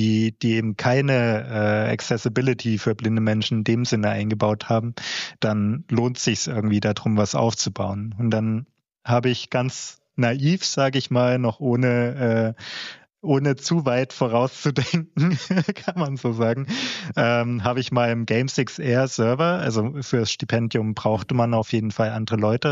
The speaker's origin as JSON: {"language": "German", "region": "Thuringia", "country": "Germany", "said": "Ich bin Thüringer ursprünglich."}